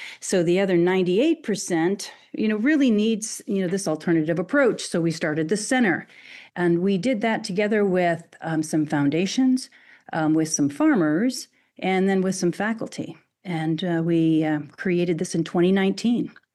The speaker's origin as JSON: {"language": "English", "region": "Illinois", "country": "United States", "tie": "born or raised there", "said": "I was born into agriculture in the breadbasket of the country. I grew up in Illinois. My family farms"}